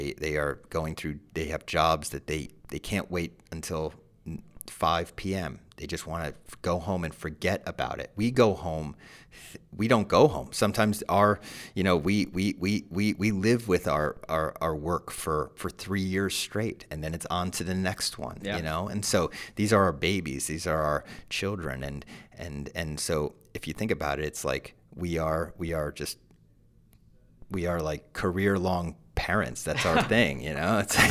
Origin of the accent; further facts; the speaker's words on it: New Jersey, United States; I'm also from Jersey.